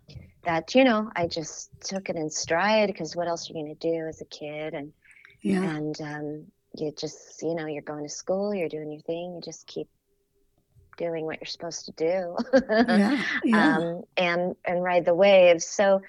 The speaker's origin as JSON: {"language": "English", "town": "Contra Costa County", "region": "California", "country": "United States", "tie": "born or raised there", "said": "I grew up in the East Bay, which is kind of a large area, so specifically Contra Costa County."}